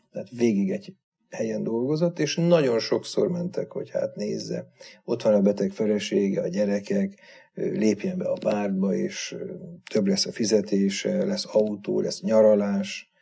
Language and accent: Hungarian; Vác, Pest, Hungary; Vácon a Kőkapu általános iskolába jártam.